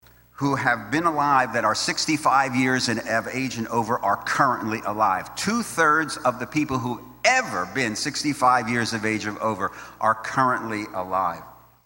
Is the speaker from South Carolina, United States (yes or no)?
no; Philadelphia, Pennsylvania, United States; because my career with the union started in Philly, where I'm from. I'm a Philadelphian.